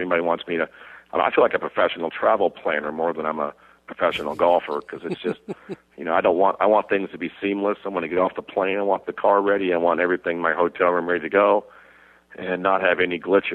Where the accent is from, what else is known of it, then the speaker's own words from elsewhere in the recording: Dallas, Texas, United States; also born or lived in Phoenix, United States; it used to be Dallas was the biggest party in golf, my hometown, and now it's Phoenix, my other hometown.